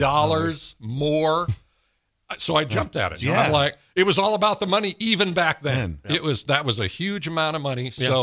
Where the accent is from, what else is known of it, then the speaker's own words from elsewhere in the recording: Columbus, Ohio, United States; Bob Taylor was the big weather guy with Mel when we were growing up in Columbus and stuff.